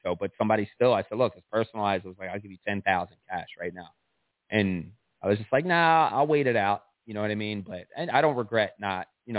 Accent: Philadelphia, Pennsylvania, United States; but I'm a kid from South Philly, bro.

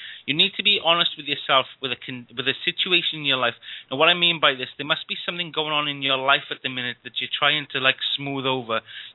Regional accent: Wales, United Kingdom; I'm Welsh

